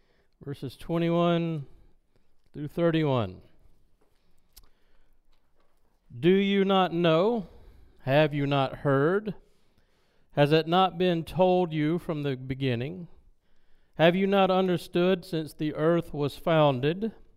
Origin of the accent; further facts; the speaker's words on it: the South, United States; See, I was from the South. It was like 110 degrees all the time. We stayed inside.